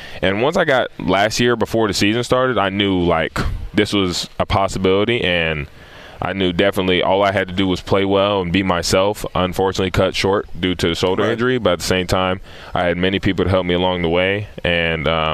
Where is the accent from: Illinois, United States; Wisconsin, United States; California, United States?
California, United States; Fresno; now in Memphis, United States; Memphis reminds me a lot of my hometown. You know, my hometown, Fresno, California. Pretty small-ish area, small but big, I guess is what you can say.